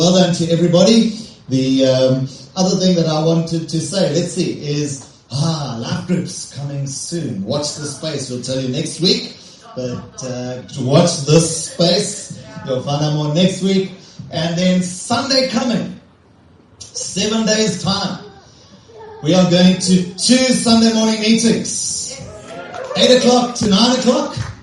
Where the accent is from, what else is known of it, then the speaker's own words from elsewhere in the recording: England, United Kingdom; Yeah, I run out of English and I am English.